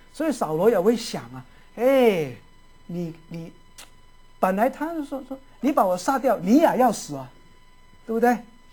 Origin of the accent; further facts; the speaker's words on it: Guangdong, China; 国语没有这一句话，只是我们广东人才有啊